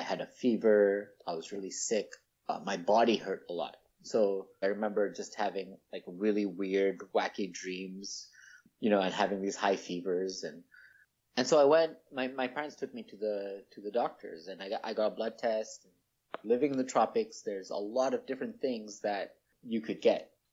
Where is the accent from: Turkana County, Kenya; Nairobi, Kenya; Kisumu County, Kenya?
Nairobi, Kenya; English is a second language; moved away as an adult; now in United States; I grew up in Nairobi, Kenya. Right now, I'm a graduate student at the University of Florida, Gainesville.